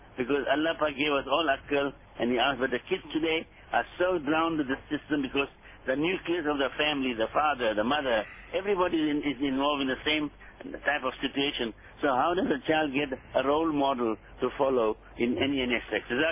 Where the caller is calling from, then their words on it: Durban, KwaZulu-Natal, South Africa; Sir, I'm calling from Durban.